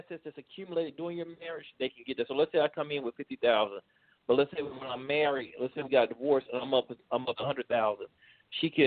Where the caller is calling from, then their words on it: Texas, United States; That's how the courts look at it in Texas. I'm speaking from Texas.